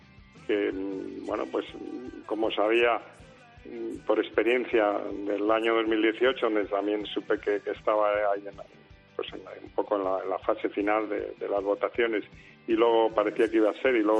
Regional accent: Spain; siendo español

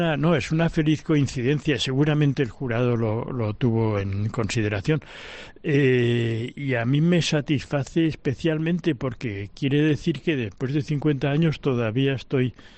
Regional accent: Barcelona, Catalonia, Spain; yo nací en Barcelona, me crié en Barcelona y he pasado gran parte de mi vida ahí, pero también he pasado gran parte de mi vida afuera

